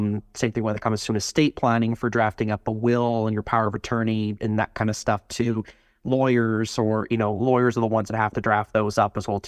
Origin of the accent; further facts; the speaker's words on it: British Columbia, Canada; I ran for parliament in my hometown back in Canada as well, too. There, didn't get very far. I ran in north central BC.